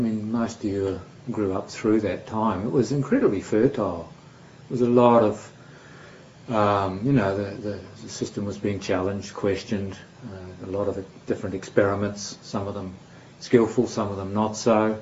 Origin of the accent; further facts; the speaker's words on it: New Zealand; growing up in New Zealand in the 50s and 60s and so forth